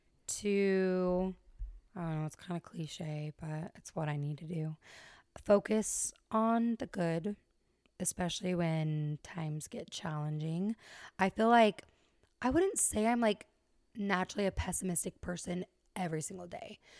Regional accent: Las Vegas, Nevada, United States; I mean, I grew up in Las Vegas. So I grew up in a city

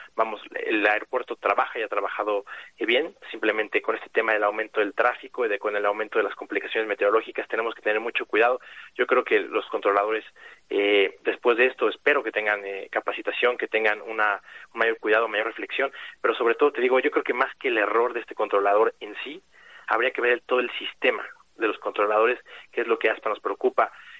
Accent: Mexico; Los pilotos mexicanos venimos al aeropuerto de Ciudad de México

